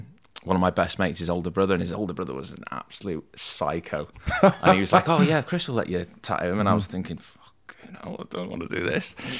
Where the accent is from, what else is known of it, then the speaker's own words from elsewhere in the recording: Wales, United Kingdom; I'm from North Wales, which is probably about 45 minutes down the road from here. Lived in a place just outside of... Have you ever heard of Rhyl?